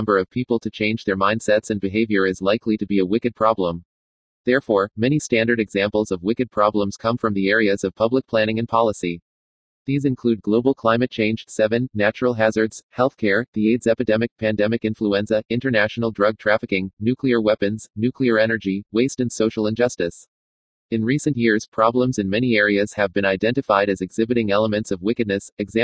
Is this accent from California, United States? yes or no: yes; San Bernardino, California, United States; You all know who I am before I walk back into my hometown of San Bernardino, CA.